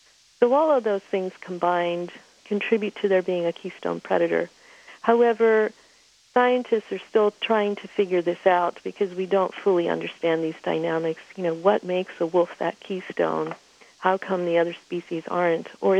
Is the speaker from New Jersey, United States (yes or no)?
no; Montana, United States